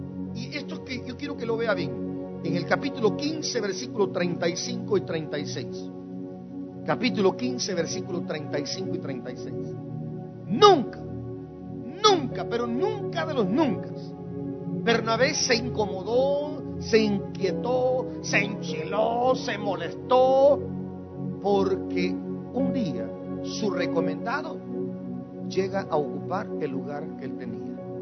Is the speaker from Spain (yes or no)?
no; Guatemala; Yo crecí en Guatemala escuchando, por ejemplo, o viendo 24 horas con Jacobo Zabludowski.